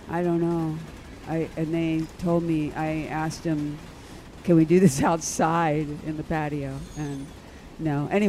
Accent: Philadelphia, Pennsylvania, United States; And I grew up in Philly.

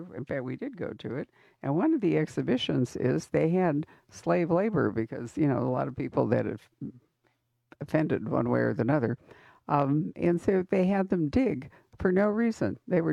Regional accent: United States; that was the part I think that really threw me as an American

